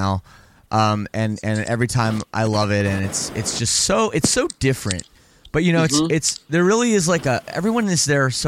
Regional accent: Toronto, Ontario, Canada; I'm from Toronto.

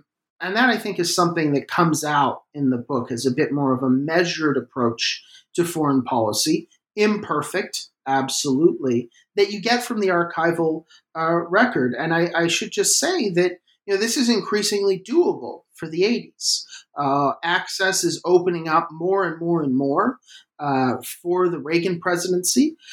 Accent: Canada; I'm Canadian.

